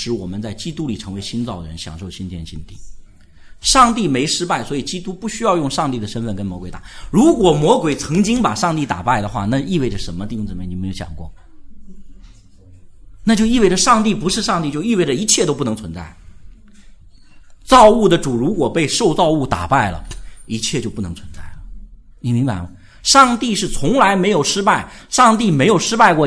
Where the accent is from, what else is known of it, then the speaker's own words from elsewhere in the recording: China; 因为我们是中国人嘛